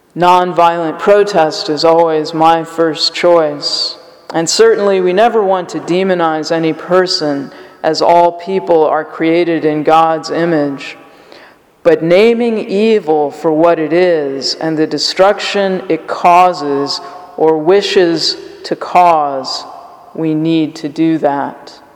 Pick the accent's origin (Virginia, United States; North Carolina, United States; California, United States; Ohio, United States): Virginia, United States; Charlottesville; I grew up in Charlottesville, right outside the town in Albemarle County. I graduated from Western Albemarle High School. Then I went back to Charlottesville for graduate school.